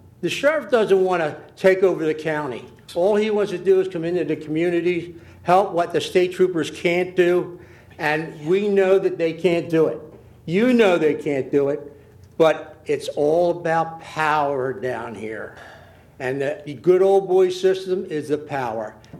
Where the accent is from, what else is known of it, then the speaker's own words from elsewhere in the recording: Millsboro, Delaware, United States; I'm from Millsboro, Captain's Grant.